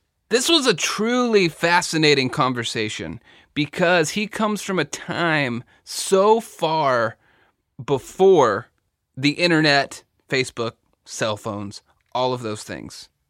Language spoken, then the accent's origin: English; Texas, United States; I'm from the South, I'm from Texas, I say Bachman.